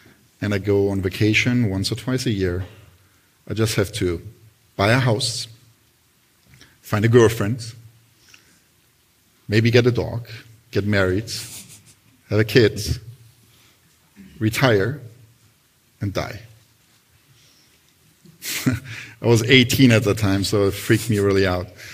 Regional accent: Berlin, Germany; I grew up in Berlin.

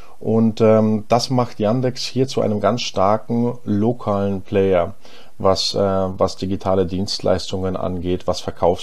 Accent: Ingolstadt, Bavaria, Germany; ich komme ursprünglich aus Ingolstadt. Das heißt, im tiefsten Oberbayern bin ich da aufgewachsen, in einer Industriestadt, die eigentlich nur bekannt ist für die Automobilfirma Audi. Und ich persönlich bin aber in Nordrhein-Westfalen geboren, in Unna.

